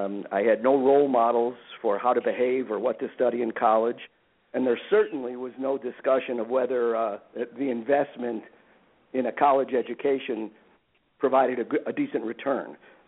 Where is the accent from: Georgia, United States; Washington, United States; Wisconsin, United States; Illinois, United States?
Illinois, United States; Chicago; went off to World War II, and returned to Chicago to start a family. I'm the first of two kids, and we grew up first in Albany Park and then in West Rogers Park.